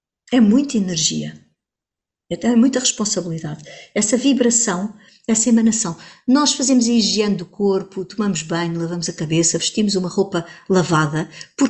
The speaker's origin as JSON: {"language": "Portuguese", "country": "Portugal", "said": "Como portuguesa que sou e descendente de seres. De antepassados que fizeram parte desse caminho"}